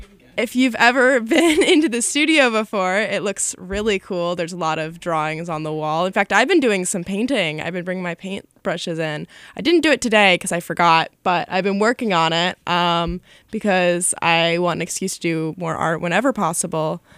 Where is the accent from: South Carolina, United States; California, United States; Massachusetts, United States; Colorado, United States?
Colorado, United States; I didn't grow up with a lot of rain, so that's exciting. I grew up in Colorado, so it's really dry.